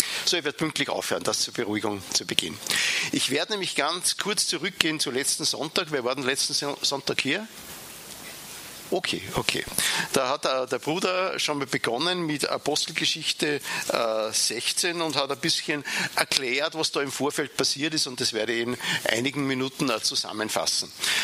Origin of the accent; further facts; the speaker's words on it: Linz, Upper Austria, Austria; now in Vienna, Austria; komme gebürtig aus Linz, wo ich 14 Jahre auch als Pastor tätig war und bin beruflich dann später nach Wien und in Wien geblieben.